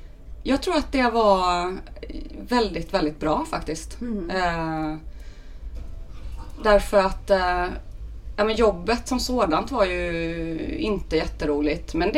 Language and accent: Swedish; Småland, Sweden; och är tvättäkta smålänning från början. Uppvuxen i en liten fantastisk by som heter Väckelsång.